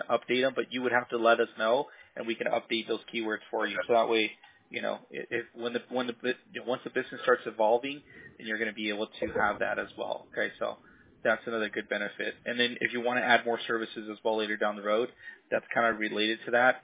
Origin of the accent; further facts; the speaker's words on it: Orange County, California, United States; I'm born and raised in Orange County, so you know, in Orange County you have you have your Newport Beach, your Huntington Beach